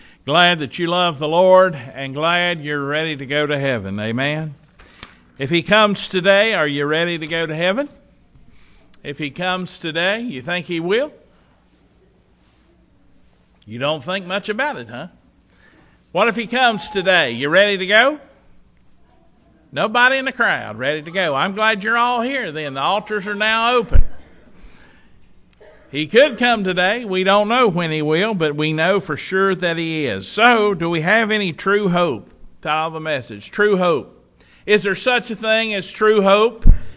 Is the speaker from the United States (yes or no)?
yes; United States; I know I'm an American, so I don't have to hope to be an American. I am an American, right? I live here. I'm an American.